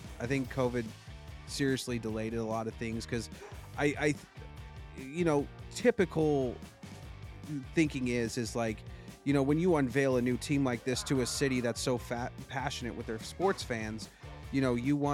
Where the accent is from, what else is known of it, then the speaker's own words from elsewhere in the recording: Denver, Colorado, United States; I was born and raised in Denver, so, you know, whenever we worked in, like, I worked in restaurant industry a lot